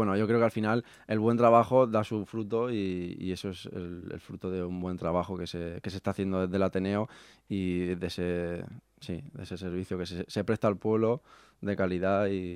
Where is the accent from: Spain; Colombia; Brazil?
Spain; Aspe, Valencian Community; dices, no, yo soy de ASPE